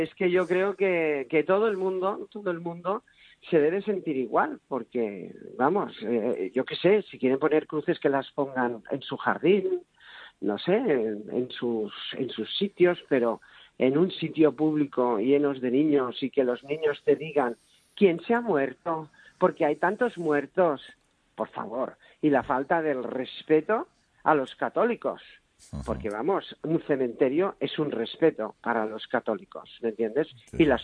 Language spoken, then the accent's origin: Spanish; Barcelona, Catalonia, Spain; De los que venimos de Barcelona a veranear y a pasar los puentes y los fines de semana